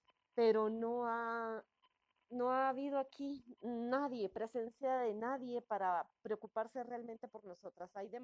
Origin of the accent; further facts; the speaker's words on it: Guatemala; Buenas tardes, sí, soy de Guatemala.